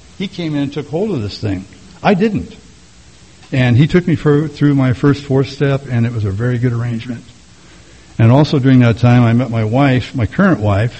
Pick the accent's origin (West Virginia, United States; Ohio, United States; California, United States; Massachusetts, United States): California, United States; And I'm originally from California.